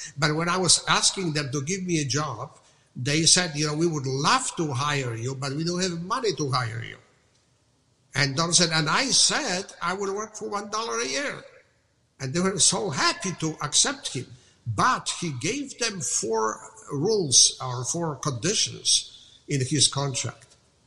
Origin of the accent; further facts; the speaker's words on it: Poland; English is a second language; now in United States; We immigrated from Poland. Poland at that time was under communism. There was no freedom in Poland, but very quickly we found out that even in America, which is such a wonderful place, there is no actually freedom without financial freedom.